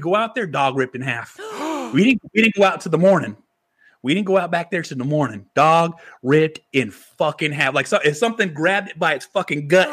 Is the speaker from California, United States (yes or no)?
yes; California, United States; I'm from California.